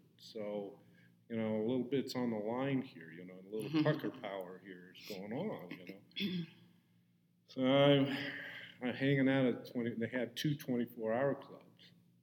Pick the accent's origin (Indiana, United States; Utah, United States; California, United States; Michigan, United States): Utah, United States; I'm from Utah, little lad from Utah.